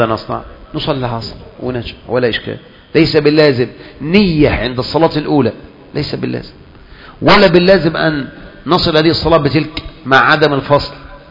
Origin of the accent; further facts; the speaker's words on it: Egypt; ما احنا عندنا في مصر الطرق موجودة كلنا حول وادي النيل